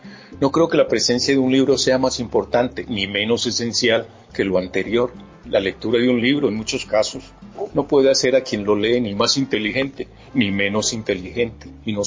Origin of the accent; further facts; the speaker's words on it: Caramanta, Antioquia, Colombia; esa referencia es Caramanta, mi pueblo de infancia, un lugar en el suroeste antioqueño